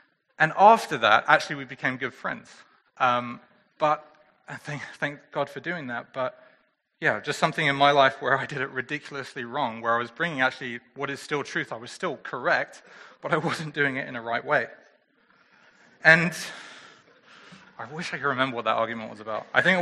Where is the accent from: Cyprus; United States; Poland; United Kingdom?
United Kingdom; England; I'm a man and it's partly because I'm English